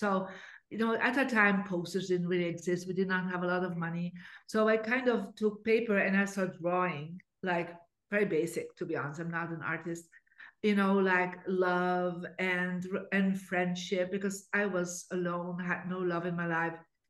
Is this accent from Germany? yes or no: no; Belgium; I'm from Belgium, Catholic family.